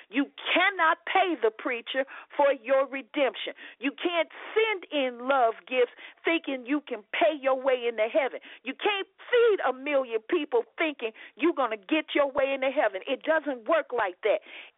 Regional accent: Texas, United States; accent: Texas; Me and my Texas accent just sometimes just don't get along.

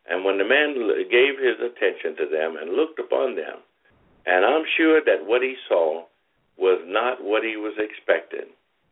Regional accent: Alabama, United States; I'm born and raised in Alabama, and, you know, we didn't have much

